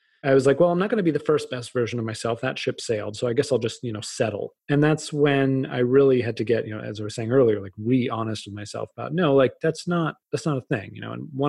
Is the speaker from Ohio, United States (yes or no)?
no; Massachusetts, United States; I grew up outside of Boston.